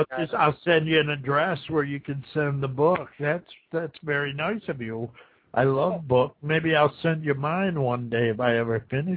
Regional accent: Buffalo, New York, United States; I was born and raised in Buffalo, so anything that happens in New York, that's where the buff net comes from, actually.

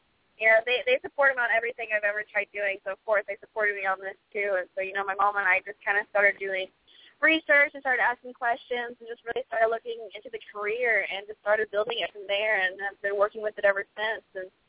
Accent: Kansas City, Missouri, United States; Well, I am from Kansas City, Missouri.

